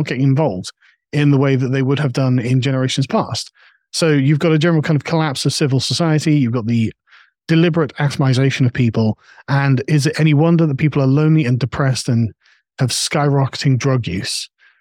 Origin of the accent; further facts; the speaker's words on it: England, United Kingdom; And so as an Englishman